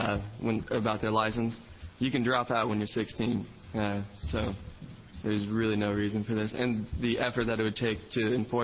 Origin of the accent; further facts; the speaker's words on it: Grants Pass, Oregon, United States; I am from Grants Pass area, so I know about the tornadoes.